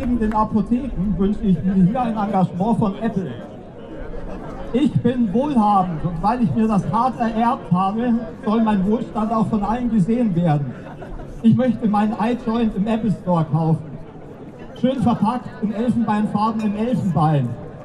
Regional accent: Bavaria, Germany; Ich stamme aus Bayern

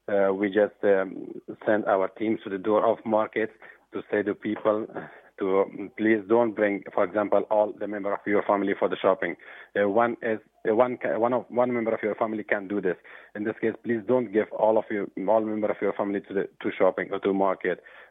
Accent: Afghanistan; English is a second language; now in Greece; Yes, I'm from Afghanistan.

